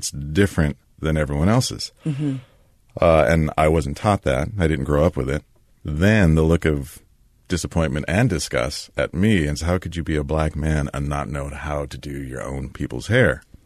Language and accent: English; Tacoma, Washington, United States; also born or lived in Puyallup; Growing up in Tacoma, Puyallup, in a rural town with the community from which we lived, it was fantastic because most of all, it allowed me to be my own person.